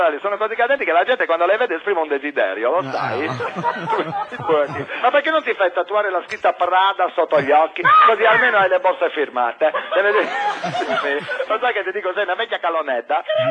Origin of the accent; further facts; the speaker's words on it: Sardinia, Italy; Perché sono un sardo e sono bello.